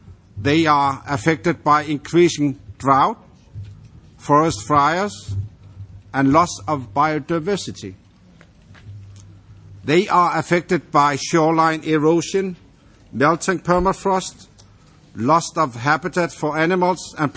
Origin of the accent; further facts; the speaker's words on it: Greenland; I am from Greenland, where the ice cap is melting at an unprecedented rate